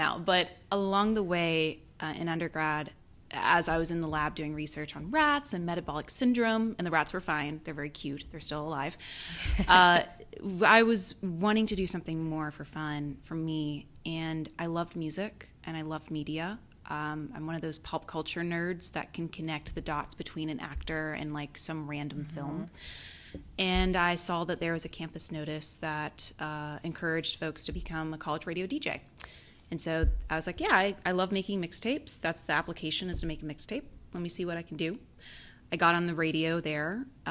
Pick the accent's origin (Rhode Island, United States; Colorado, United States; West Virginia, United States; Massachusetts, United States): West Virginia, United States; Charleston; now in Charlotte, United States; I am from Charleston, West Virginia, born and raised there